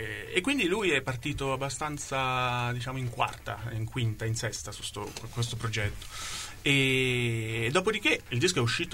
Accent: Ancona, Marche, Italy; il nome perché siamo di Ancona, volevamo dare insomma un nome che riportasse alle radici

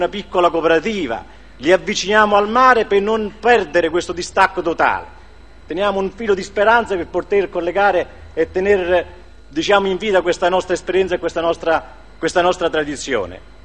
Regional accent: Pollica, Campania, Italy; al mio paese, a Ciaroli, una frazione di Pollica, non ci saranno più pescatori

